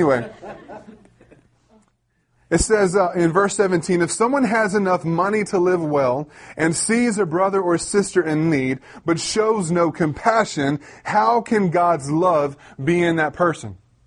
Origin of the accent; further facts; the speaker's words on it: Richmond, United States; also born or lived in Portland; I lived in Portland. I grew up in Richmond area. I've been all over the place, but I'd never been to Montana.